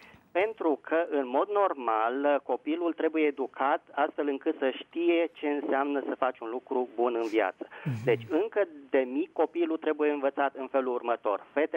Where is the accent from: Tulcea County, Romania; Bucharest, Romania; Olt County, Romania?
Bucharest, Romania; din București.